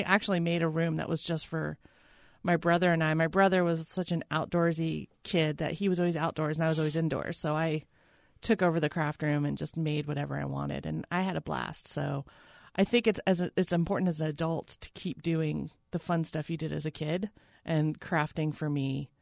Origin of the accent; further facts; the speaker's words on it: Fort Collins, Colorado, United States; I grew up in Fort Collins, Colorado, Kansas and Colorado. It's where I grew up.